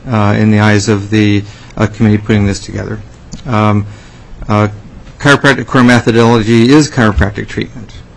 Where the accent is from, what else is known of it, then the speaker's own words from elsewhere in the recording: Juneau, Alaska, United States; also born or lived in Anchorage; I was born and raised in Juneau. It's always an exciting moment for me to come down here.